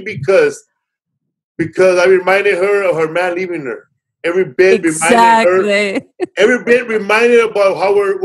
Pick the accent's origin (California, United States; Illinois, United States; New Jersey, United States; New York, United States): California, United States; Boyle Heights; also born or lived in Mexico; And I grew up in Boyle Heights. I grew up in the housing projects.